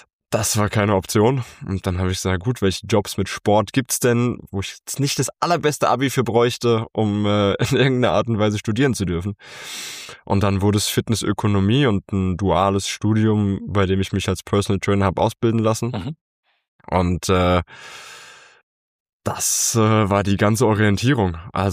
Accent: Zweibrücken, Rhineland-Palatinate, Germany; Nee, ich bin im beschaulichen Zweibrücken groß geworden und beschaulich dann eher aufgrund der Größe, nicht weil es so ansehnlich ist. Zweibrücken ist die letzte Stadt in Rheinland-Pfalz, bevor es ins Saarland reingeht, sind knapp 20.000 Leute, die da noch versammelt sind. Viel Land, viel Wiese, viel Kühe.

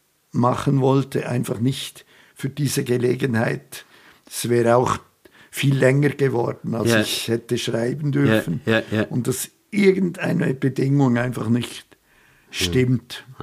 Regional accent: Switzerland; als Schweizer

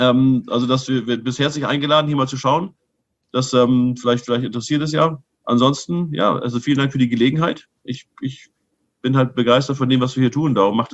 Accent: Germany; Das heißt, wir als Deutsche haben das dann falsch verstanden.

